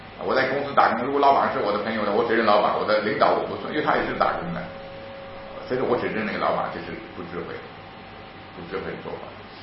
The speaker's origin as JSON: {"language": "Chinese", "country": "China", "said": "就是我们中国人之前要么就崇拜嘛权柄，要么就践踏权柄"}